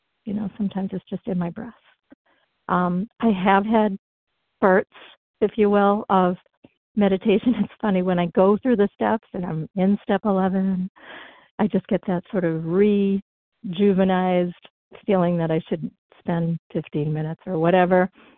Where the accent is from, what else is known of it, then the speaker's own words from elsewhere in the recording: Peabody, Massachusetts, United States; And I said, well, I grew up in Peabody.